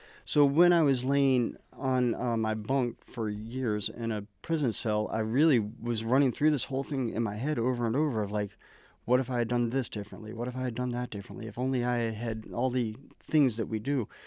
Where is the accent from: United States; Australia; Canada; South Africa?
United States; North Carolina; Kind of all over down south, mostly. You know, I predominantly North Carolina. Mm-hmm. My family, we lived in South Carolina when I was very young, and my mother and her side of the family is from Alabama.